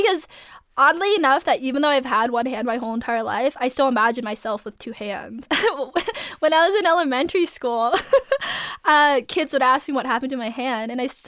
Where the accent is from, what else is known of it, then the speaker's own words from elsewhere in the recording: Alaska, United States; I grew up in Alaska, really small farmer town vibes, so not very much going on.